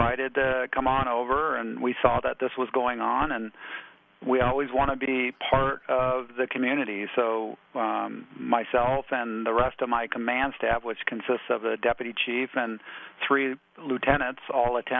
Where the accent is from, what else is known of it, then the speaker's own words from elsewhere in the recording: Sitka, Alaska, United States; I'm originally from Sitka. I'm a Coho Raven, and my father originated from Huna.